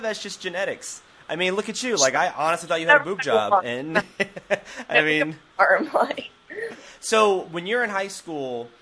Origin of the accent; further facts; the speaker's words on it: Sicily, Italy; What part of Sicily? I am Sicilian